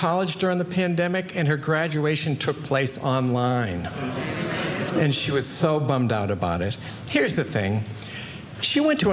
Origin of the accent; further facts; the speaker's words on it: Boston, Massachusetts, United States; now in Los Angeles, United States; So I'm from Boston originally, but I live in Los Angeles now